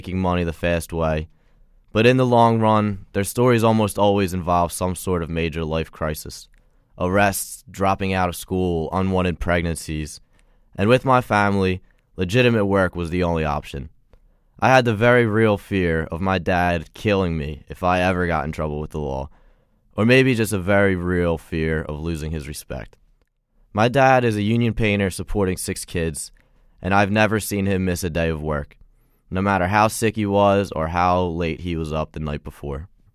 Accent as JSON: {"language": "English", "region": "Pennsylvania", "country": "United States", "tie": "born or raised there", "said": "I grew up in Delaware County, just outside of southwest Philly."}